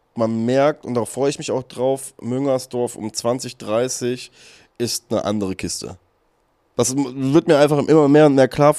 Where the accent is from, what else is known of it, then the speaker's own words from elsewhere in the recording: Cologne, North Rhine-Westphalia, Germany; scheinbar sind wir Kölner, wir sind so Geselligkeitsmenschen